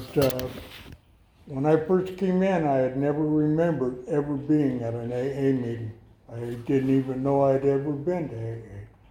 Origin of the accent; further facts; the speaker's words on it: Oklahoma, United States; also born or lived in Arizona; we came from Oklahoma, and I was born in Arizona.